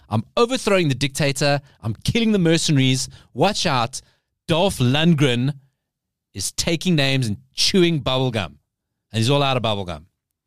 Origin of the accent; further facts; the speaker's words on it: South Africa; In the movie, like as a South African, all our armed forces vehicles are there.